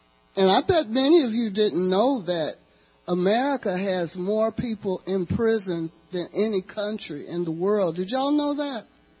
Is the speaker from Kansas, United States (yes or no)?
yes; Kansas City, Kansas, United States; So, I grew up in Kansas City, Kansas, in a hard-working community